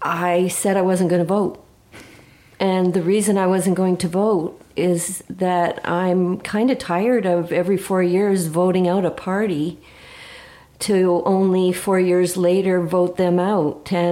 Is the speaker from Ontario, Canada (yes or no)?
yes; Ontario, Canada; also born or lived in Calgary; now in Armstrong, Canada; I was born and raised in Ontario. I went to the University of Toronto, graduated in 1980, moved to Calgary, lived there for about